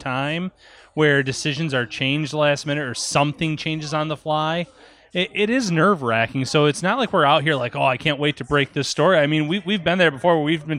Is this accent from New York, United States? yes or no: yes; Olean, New York, United States; You know, I'm from Olean, New York, so it's a little bit of a trek.